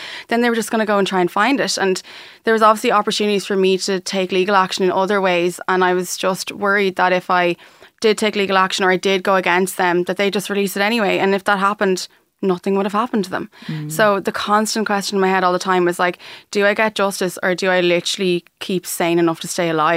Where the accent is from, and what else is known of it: Ireland